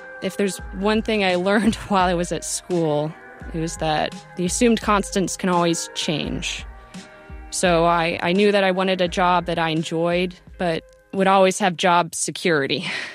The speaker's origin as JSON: {"language": "English", "town": "Sacramento", "region": "California", "country": "United States", "said": "I'm from Sacramento, California."}